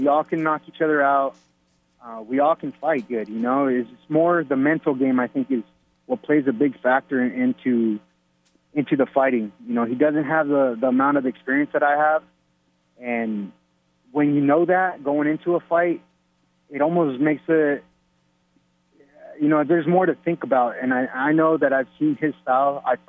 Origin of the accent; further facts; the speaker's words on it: Pechanga, California, United States; because I think Pechanga might be open by then, and that's my hometown here.